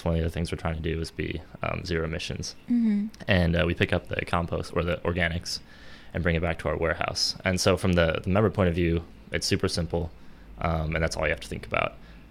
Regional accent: Madison, Wisconsin, United States; also born or lived in Galesburg / Chicago; I'm from the Madison area, born and raised, and I'm starting a compost company here in the Madison area. Besides that, I went to school in Knox College in Galesburg, Illinois. Moved to Chicago for about 5 years

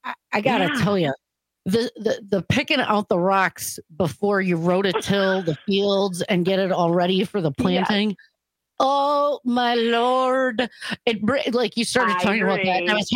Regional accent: Wisconsin, United States; As I say often to folks, you're never going to miss the fact that I'm from Wisconsin when I tell people

